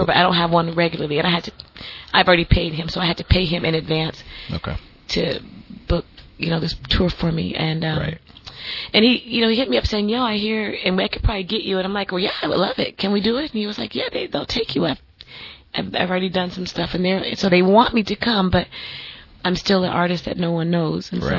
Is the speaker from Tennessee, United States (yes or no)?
yes; Memphis, Tennessee, United States; I'm from Memphis. You know what I'm saying?